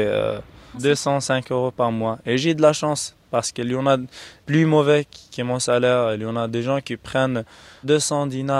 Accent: Zarzis, Medenine, Tunisia; moved away as an adult; now in France; Je suis parti de la Tunisie au début de février. Je suis parti d'une ville qui s'appelle Zarzis, c'est juste à la sud de la Tunisie. C'est une grande zone touristique, c'est près de Djerba aussi.

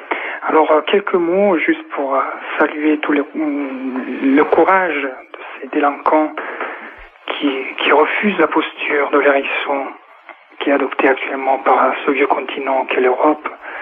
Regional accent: Southern Italy, Italy; Moi-même, je suis originaire du sud de l'Italie, d'une région qui, depuis quelques années, voit arriver sur ses côtes des centaines, voire des milliers de Kurdes et d'Afghans, d'Albanais.

